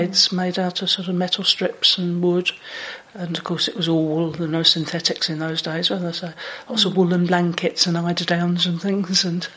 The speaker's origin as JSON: {"language": "English", "region": "London", "country": "United Kingdom", "tie": "born or raised there", "also_born_or_lived": "Hackney", "said": "I was born in Hackney in London, within the sound of Bow Bells."}